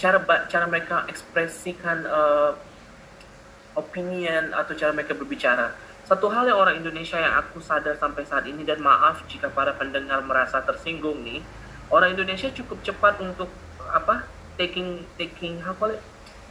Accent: Singapore; accent: Singaporean; moved away; Pertama kali aku nyampe di sini kan aku dari Singapura ya, dan aku memang heavy accent Singaporean speaking

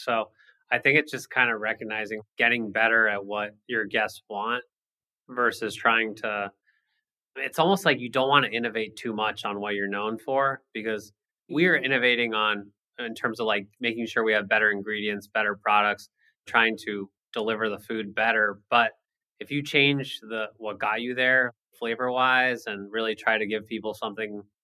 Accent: San Diego, California, United States; because we grew up in San Diego, born and raised here, but Alex went to school in New York. I went to Boston.

